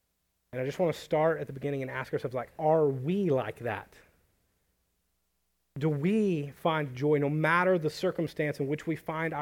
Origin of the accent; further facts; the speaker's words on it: Sulphur Springs, Texas, United States; I grew up in this town. This is my hometown, but I didn't know there was a church plant.